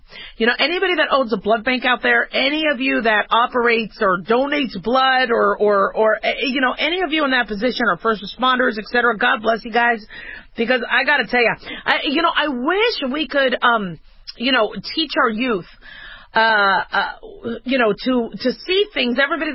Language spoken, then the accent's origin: English; Phoenix, Arizona, United States; I remember growing up in Phoenix, city shut down by 11 o'clock.